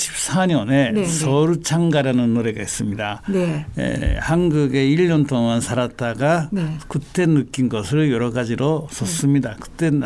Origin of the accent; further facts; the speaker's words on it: Japan; Korean is a second language; now in South Korea; 네, 일본 사람인데 한국말 배우고 현대 한국 사회를 조금 연구한 사람입니다.